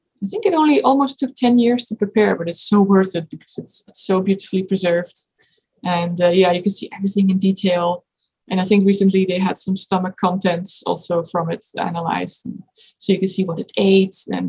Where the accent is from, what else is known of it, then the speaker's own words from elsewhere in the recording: Netherlands; English is a second language; So I'm from the Netherlands